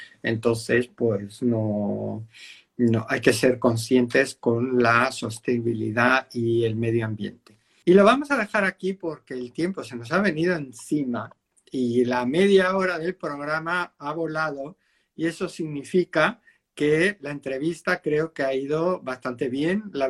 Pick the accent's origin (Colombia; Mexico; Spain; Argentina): Spain; Galicia; has tomado Galicia y te has topado con que yo soy gallego